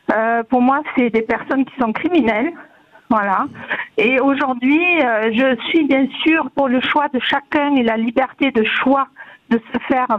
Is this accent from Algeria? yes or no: no; France; en tant que Française aussi.